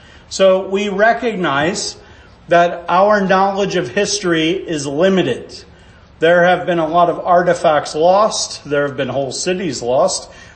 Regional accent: Birdsboro, Pennsylvania, United States; from Birdsboro, Pennsylvania.

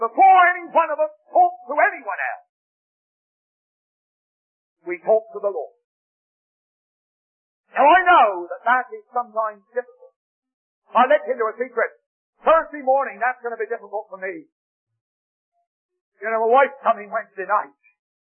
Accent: England, United Kingdom; But I'm an Englishman.

